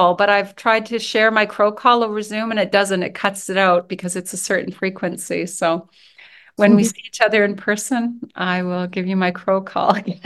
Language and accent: English; Canadian Shield, Canada; growing up in the Canadian Shield in the middle of the bush as a child